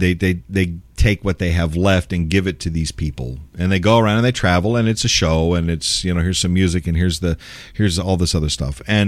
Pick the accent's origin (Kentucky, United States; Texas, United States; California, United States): Texas, United States; San Antonio; Robert Hagee out of my hometown, out of San Antonio, unfortunately.